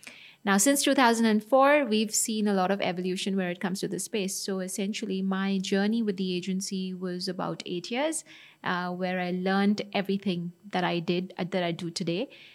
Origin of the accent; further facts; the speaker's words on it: Dubai, United Arab Emirates; My grandparents came to Dubai in the 70s, followed by dad, who was a banker. And then I grew up in Dubai.